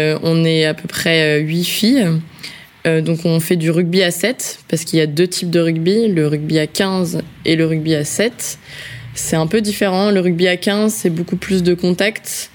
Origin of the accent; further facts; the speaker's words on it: Paris, Île-de-France, France; also born or lived in Berlin; J'ai 26 ans. Je suis française. Je suis née à Paris. Ma mère est allemande, mais mon père est français. Donc j'ai grandi à Paris, j'ai fait mes études à Paris aussi, et en partie en Allemagne, à Berlin.